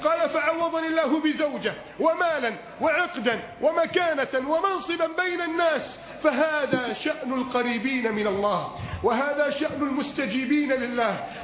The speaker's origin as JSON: {"language": "Arabic", "country": "Egypt"}